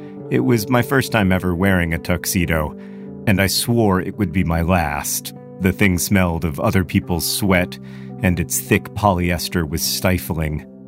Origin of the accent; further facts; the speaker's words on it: Orlando, Florida, United States; I did attend one in 1994 in my hometown of Orlando, Florida.